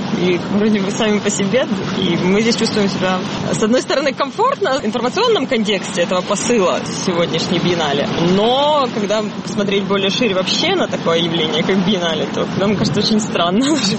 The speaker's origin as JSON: {"language": "Russian", "region": "Kyiv", "country": "Ukraine", "said": "Нет, я киевлянка."}